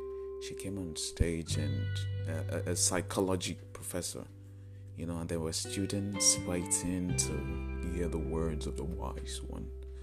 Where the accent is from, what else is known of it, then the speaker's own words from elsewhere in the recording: Nigeria; To be honest, it's good being a Nigerian.